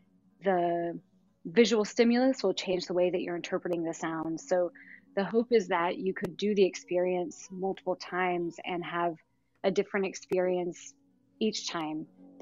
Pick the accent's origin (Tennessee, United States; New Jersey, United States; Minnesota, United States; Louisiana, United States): Tennessee, United States; You know, funnily enough, I grew up in East Tennessee.